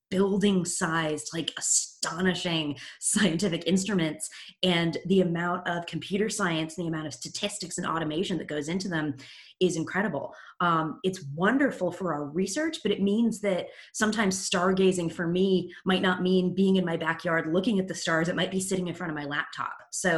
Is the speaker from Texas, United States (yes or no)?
no; Massachusetts, United States; I grew up in southern Massachusetts, so about an hour south of Boston.